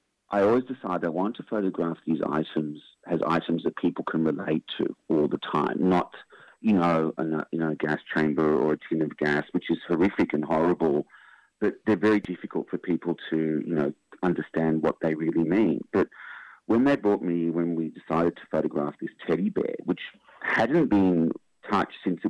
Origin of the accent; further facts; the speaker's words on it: Sydney, New South Wales, Australia; It's now the Sydney Jewish Museum, which is absolutely fantastic in my hometown.